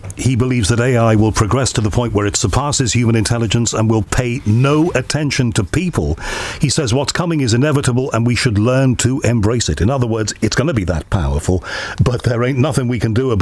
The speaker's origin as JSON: {"language": "English", "town": "Liverpool", "region": "North West England", "country": "United Kingdom", "tie": "born there", "said": "I wasn't born in Manchester, I was born in Liverpool."}